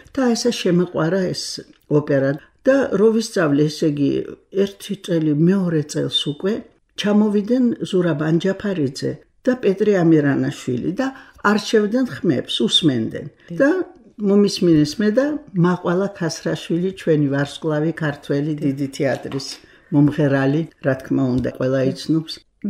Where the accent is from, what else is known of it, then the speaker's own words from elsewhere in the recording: Kutaisi, Imereti, Georgia; also born or lived in Russia; ქუთაისიდან ვარ, მაგრამ ქუთაისში ჩამოვედი, мама ჩემი იყო ფრინავი. და ომის შემდეგ რუსეთიდან, დედაჩემი რუსია, ჩამოვედით ომის შემდეგ ქუთაისში. და იქ უკვე ვიყავი 5 წელს დაახლოებით